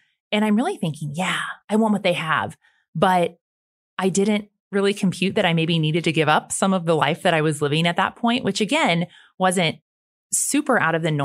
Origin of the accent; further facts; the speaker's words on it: Midwest, United States; but I grew up in the Midwest. So very much strict Christianity, very, very close-minded.